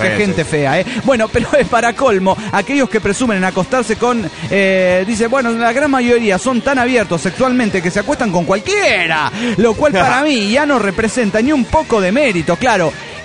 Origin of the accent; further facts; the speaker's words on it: Trelew, Chubut, Argentina; de la Patagonia, Trelew, Argentina.